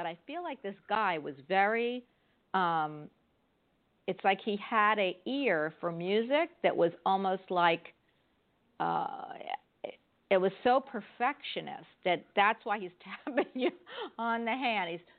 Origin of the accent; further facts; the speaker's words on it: Florida, United States; I am traveling back home, back to my home state of Florida after 3 weeks of being in a beautiful castle and some hotel rooms.